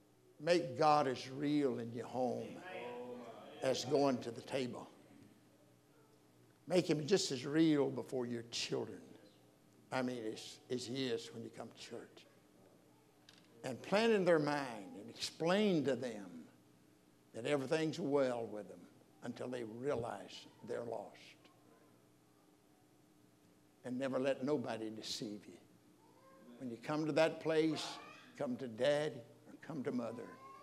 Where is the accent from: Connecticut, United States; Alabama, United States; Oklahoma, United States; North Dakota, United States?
Alabama, United States; I'm from Alabama. I'm from Sand Mountain.